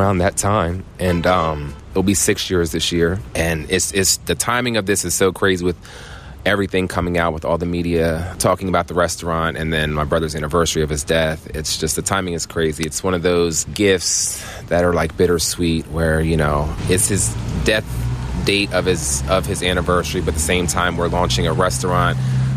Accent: Cape May, New Jersey, United States

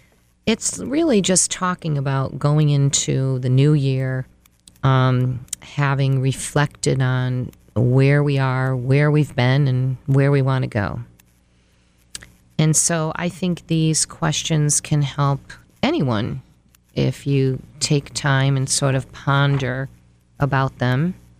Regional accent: Connecticut, United States; And I'm a licensed marriage and family therapist. And I've been licensed in the state for about 30 years, and I've lived here in Connecticut for my whole life.

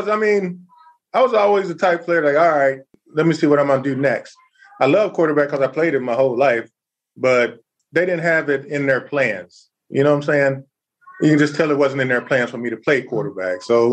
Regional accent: Texas, United States; Man, I grew up in Texas, man. So with that being said, you know, we're born with footballs in our hands down there.

